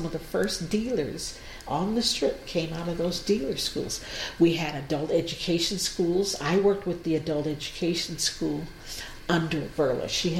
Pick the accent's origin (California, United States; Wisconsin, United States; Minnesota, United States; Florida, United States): California, United States; I came from California.